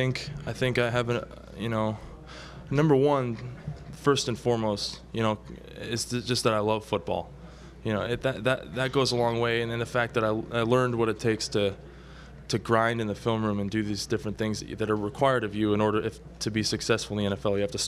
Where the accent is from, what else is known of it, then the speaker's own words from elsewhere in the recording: California, United States; I'm an A's fan. I grew up in Northern California